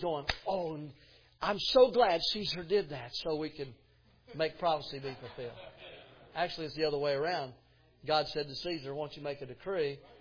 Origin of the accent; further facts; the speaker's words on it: Tennessee, United States; Now listen, I'm from Tennessee, and so you'd think, well, people from Tennessee are Confederate. But in that area of where I'm from, they were Union sympathizers because there was no slaves in our area at all.